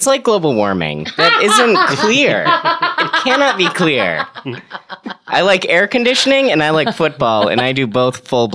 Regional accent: Buffalo, New York, United States; I like the Steelers. I'm from Buffalo.

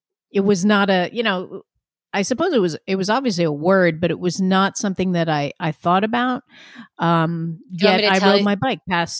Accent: New Jersey, United States; New Jersey, northern New Jersey.

